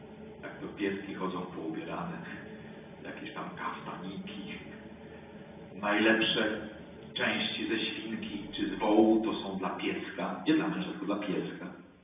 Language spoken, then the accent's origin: Polish; Świdnik, Lublin Voivodeship, Poland; Ja pochodzę ze Świdnika.